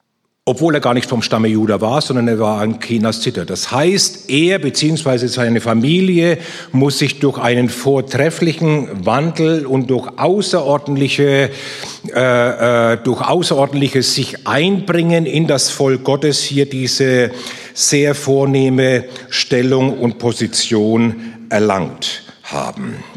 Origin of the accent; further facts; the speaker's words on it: Bavaria, Germany; accent: Franconian; ich komme ja aus Franken, wie ihr hört an meinem Zungenschlag